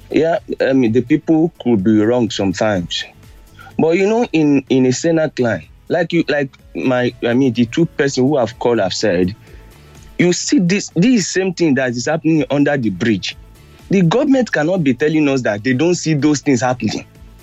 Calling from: Manchester, North West England, United Kingdom; I'm calling from Manchester.

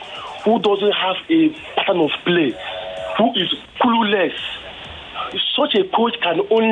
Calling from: Surulere, Lagos, Nigeria; from Surulere.

